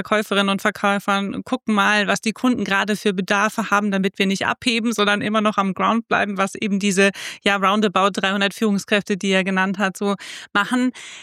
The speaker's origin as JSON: {"language": "German", "town": "Marburg", "region": "Hesse", "country": "Germany", "tie": "born or raised there", "said": "Also ich sitze hier gerade in meiner Heimat in Marburg"}